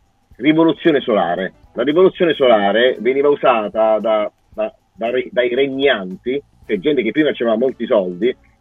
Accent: Bari, Apulia, Italy; accent: alto tesino; Io sono ho l'accento alto tesino, sono di Bari.

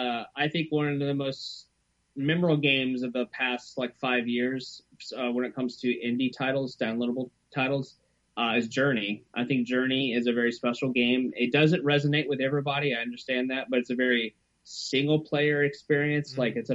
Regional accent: New Orleans, Louisiana, United States; also I'm from New Orleans, so it kind of had like that New Orleans kind of feel vibe

